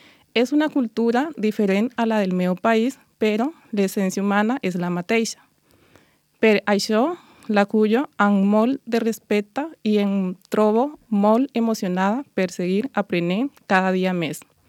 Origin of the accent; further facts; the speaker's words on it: Colombia; Catalan is a second language; now in Sant Feliu de Llobregat, Spain; soc de Colòmbia. Vis a Sant Feliu fa 15 mesos, he estat molt afortunada d'arribar aquí. Sant Feliu és un poble molt complet